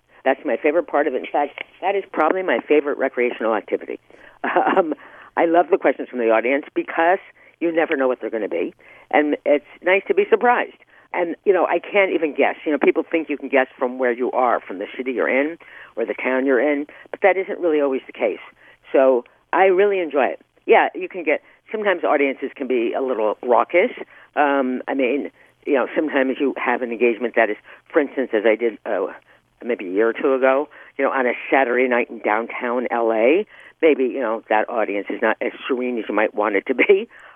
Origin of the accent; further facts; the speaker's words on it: New Jersey, United States; now in New York, United States; I grew up in New Jersey, and it was like, I'm trying to remember, like 40 miles away, but it could be 400 miles away.